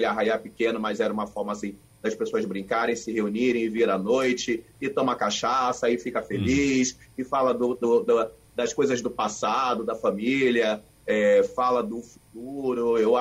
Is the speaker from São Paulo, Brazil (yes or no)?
no; Rio de Janeiro, Brazil; Eu sou carioca nato, mas de avós pernambucanos, e me digo pernambucano